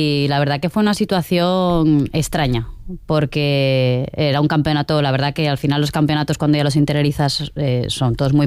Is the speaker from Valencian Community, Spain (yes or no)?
no; Aragon, Spain; gracias a que soy maña y he sido terca y testaruda